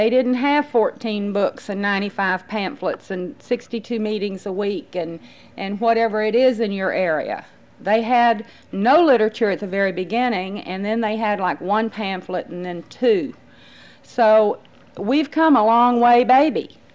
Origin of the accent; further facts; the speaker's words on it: Fort Smith, Arkansas, United States; I grew up in Fort Smith, Arkansas, in the mountains, and it's beautiful.